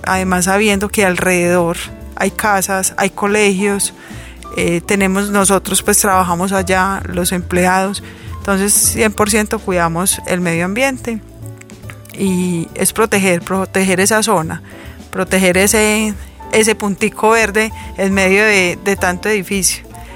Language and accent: Spanish; Colombia; Nosotros, como buenos colombianos, productores de café, no tomamos café de especialidad.